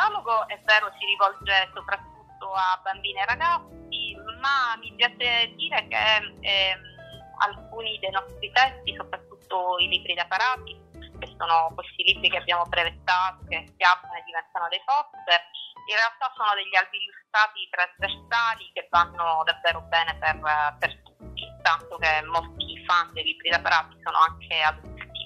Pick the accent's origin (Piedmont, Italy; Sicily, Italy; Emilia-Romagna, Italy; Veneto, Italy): Sicily, Italy; Syracuse; accent: Sicilian; non volevo però andare via dalla mia terra, che è come si sente anche semplicemente dall'accento, cioè la Sicilia, in particolare Siracusa.